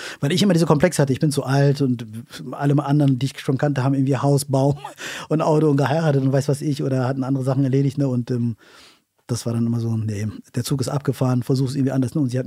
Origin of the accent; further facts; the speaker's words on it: Hanover, Lower Saxony, Germany; born or raised there; also born or lived in Bothfeld